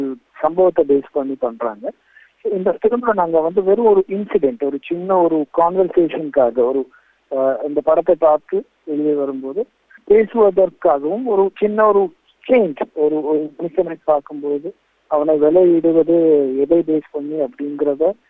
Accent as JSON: {"language": "Tamil", "town": "Chennai", "region": "Tamil Nadu", "country": "India", "tie": "born or raised there", "said": "சென்னையில பிறந்து வளர்ந்தேன்."}